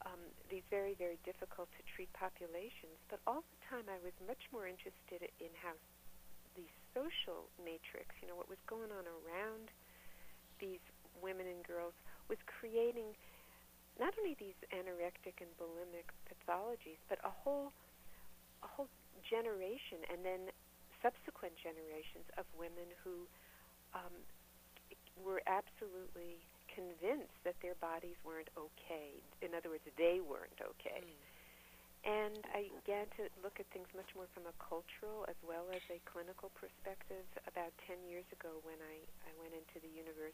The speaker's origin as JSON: {"language": "English", "region": "New York", "country": "United States", "moved": "as an adult", "lives_now": "Boston, United States", "said": "I was trained as a feminist therapist when I came from New York originally up here to Boston."}